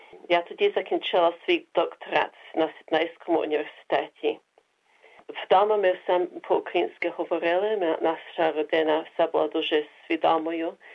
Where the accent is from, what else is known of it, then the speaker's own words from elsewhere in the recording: Derby, East Midlands, United Kingdom; Я народилася в Англії, в місті Дерби, і мої родичі виїхали до Англії після війни.